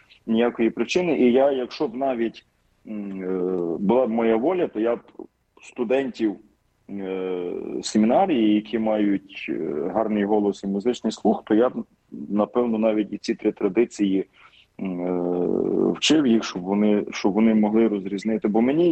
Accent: Ternopil Oblast, Ukraine; бо я родом з Тернопільщини, тому все життя до семінарії співав галицькі гласи

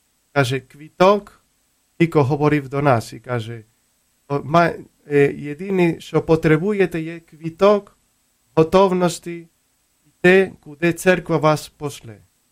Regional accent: Córdoba, Andalusia, Spain; Ukrainian is a second language; moved away; Так, я походжу з Кордови, з південної Іспанії, там погода, сонце, постійно.

